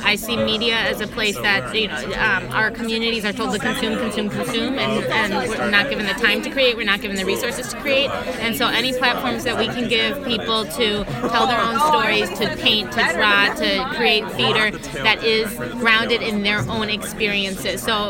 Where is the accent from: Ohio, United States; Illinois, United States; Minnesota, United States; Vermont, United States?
Minnesota, United States; Minneapolis; I was born and raised here in South Minneapolis. My dad is from Guatemala.